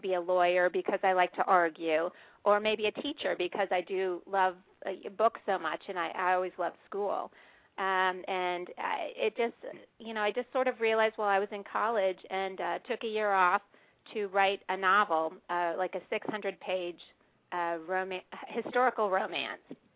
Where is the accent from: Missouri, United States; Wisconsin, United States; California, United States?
Missouri, United States; Kansas City; born there; also born or lived in Midwest / Greenwich, Connecticut; I was born in Kansas City, Missouri, lived in many different places growing up.